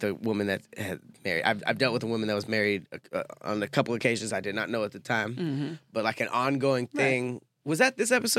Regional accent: United States; I'm American.

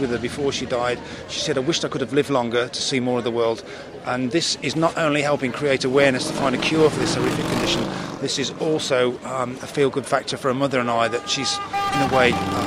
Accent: England, United Kingdom; accent: English; now in Ireland; Right, the link with Ireland is that my mother's Irish, she's from Waterford. You can tell by my accent I'm English

